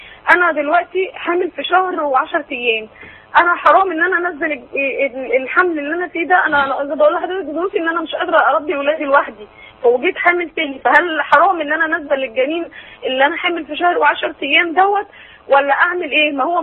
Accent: Sharqia Governorate, Egypt; now in Cairo, Egypt; انا من الشرقيه وقاعده في القاهره

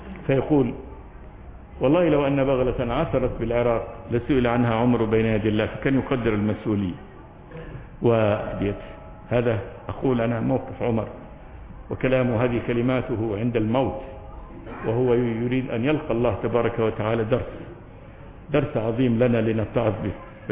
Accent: Egypt; مثل عادة عندنا في مصر لما نشوف الإنسان غصن الشجرة واقع على الطريق

